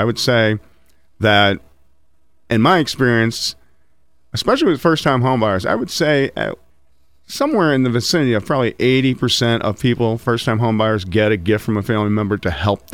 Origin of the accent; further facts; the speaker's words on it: Dunmore, Pennsylvania, United States; I was born and raised in Dunmore.